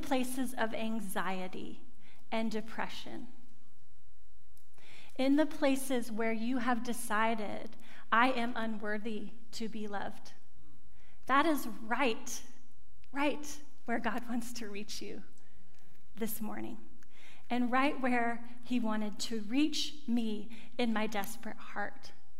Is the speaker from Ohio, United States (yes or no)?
no; Oklahoma, United States; I confess, I am not a city girl, y'all. I'm from Oklahoma. I like wide open spaces, and so I have to get out of the city.